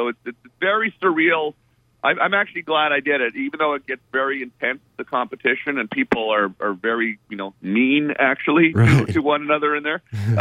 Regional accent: Ottawa, Ontario, Canada; I went back to my hometown of Ottawa, which is the national capital of Canada

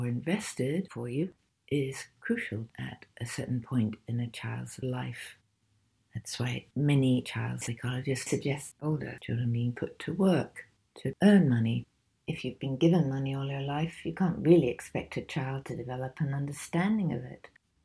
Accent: England, United Kingdom; now in United States; I'm English, so we have much stricter ideas about child upbringings than you have in America.

